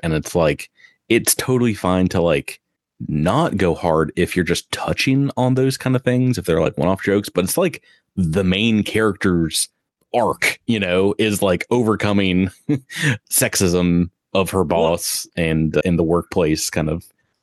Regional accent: New Jersey, United States; It's like, yeah, I'm from New Jersey.

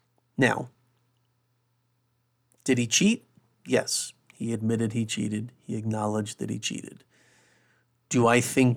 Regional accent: United States; But anyway, as an American, I just wanted to touch on something because I know anyone in America, if you talk about Tour de France, you have to talk about what I'm about to talk about.

